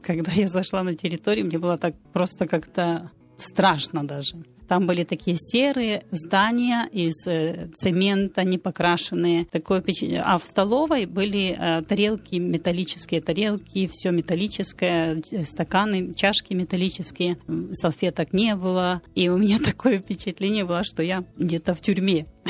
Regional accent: Ukraine; moved away; also born or lived in Argentina; я приехала сначала из Украины в Аргентину. И вначале я учила язык, у меня не было друзей, потому что я не разговаривала на испанском языке.

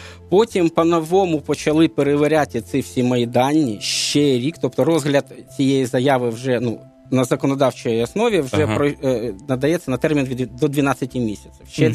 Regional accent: Donetsk, Donetsk Oblast, Ukraine; now in Kyiv, Ukraine; я сам з Донецьку і приїхав в Київ

